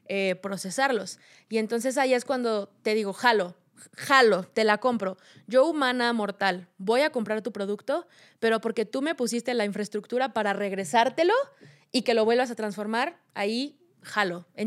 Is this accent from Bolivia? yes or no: no; Mexico; calzones para menstruación hecho por mujeres mexicanas, lo voy a usar porque hay en mi país